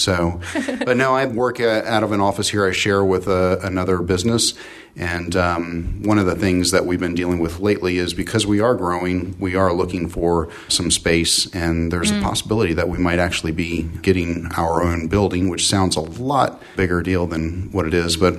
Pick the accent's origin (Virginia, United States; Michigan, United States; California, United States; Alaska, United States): Virginia, United States; Woodbridge; For those of you in the D.C. area, I grew up in Woodbridge, went to Woodbridge Senior High School, graduated, went to James Madison University. I did spend about a year at the Northern Virginia Community College and then went to James Madison University.